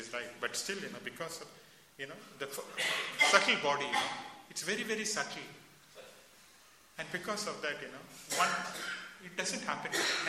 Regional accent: Coimbatore, Tamil Nadu, India; So they said, you'll be posted in Salem, you know. So I'm from Coimbatore.

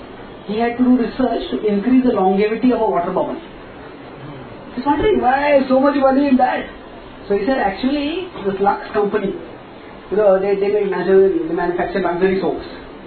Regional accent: Tamil Nadu, India; I am from Tamil, so we have a Tamil organization, and I'll take care of all Tamil people.

